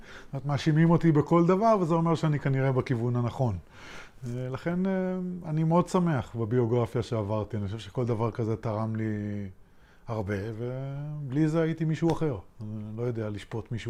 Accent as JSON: {"language": "Hebrew", "town": "Haifa", "region": "Haifa District", "country": "Israel", "tie": "born there", "said": "נולדתי בחיפה"}